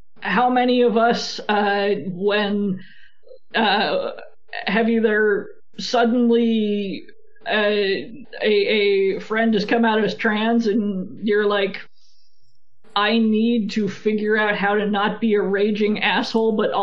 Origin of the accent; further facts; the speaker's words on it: United States; I mean, I'm an American, so I get to say these things.